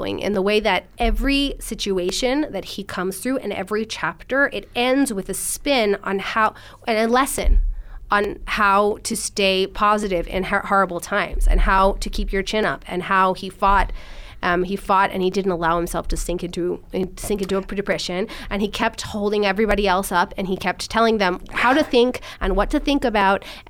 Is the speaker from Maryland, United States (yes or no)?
yes; Baltimore, Maryland, United States; I'm not from New York. I'm not from New York, and I didn't. I grew up in a town called Baltimore, which is.